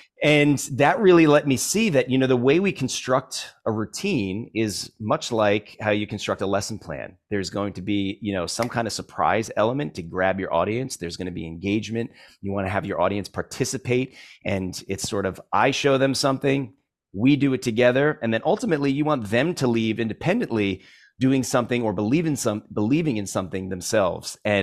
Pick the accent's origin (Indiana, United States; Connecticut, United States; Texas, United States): Connecticut, United States; Ridgefield; Well, I'll tell you, I grew up in Ridgefield, Connecticut. It's a small town, Connecticut, about an hour and a half from New York City.